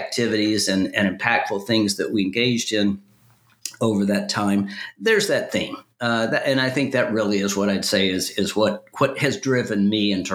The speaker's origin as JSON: {"language": "English", "town": "Little Rock", "region": "Arkansas", "country": "United States", "tie": "born or raised there", "said": "I was born in Little Rock, Arkansas, spent my early years up until graduate school in Arkansas."}